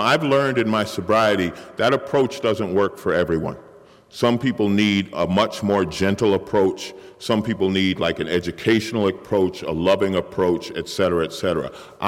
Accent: New York, United States; And I was from New York, and I had probably well over a week of sobriety.

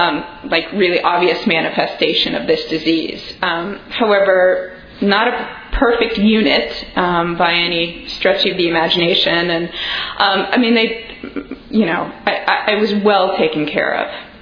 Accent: Los Angeles, California, United States; So I grew up in Los Angeles, and I was a fairly normal sized kid when I, you know, up until about the age of 11.

